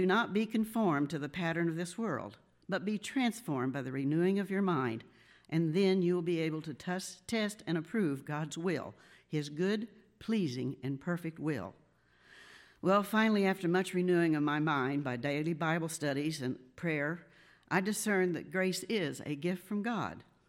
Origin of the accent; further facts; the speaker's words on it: Marion, United States; I was born in Marion. I grew up in Marion. I raised my family in Marion, and I'm still here today.